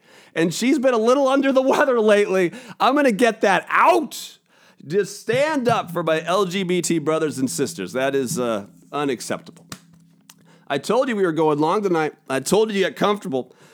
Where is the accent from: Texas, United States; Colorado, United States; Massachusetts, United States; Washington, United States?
Washington, United States; Spokane; I even growing up in Spokangeles, I was my parents' firstborn kid